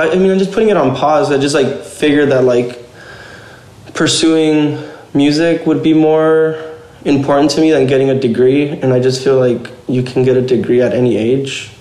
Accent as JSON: {"language": "English", "town": "Pomona", "region": "California", "country": "United States", "tie": "born or raised there", "said": "But yeah, growing up in Pomona was interesting."}